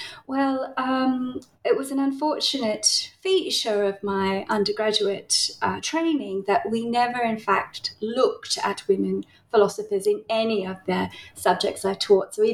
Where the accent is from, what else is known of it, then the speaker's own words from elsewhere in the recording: Tasmania, Australia; now in Melbourne, Australia; I'm currently a professor of philosophy at Monash University in Melbourne. I grew up in Tasmania